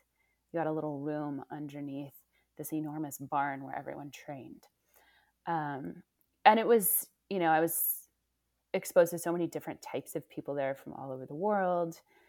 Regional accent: Oakland, California, United States; also born or lived in Indiana / New York City / Ashfield, Massachusetts

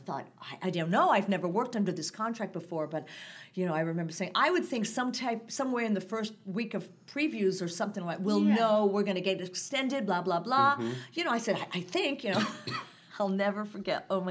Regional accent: United States; one, I'm an American, two, it's redone, they might hate us.

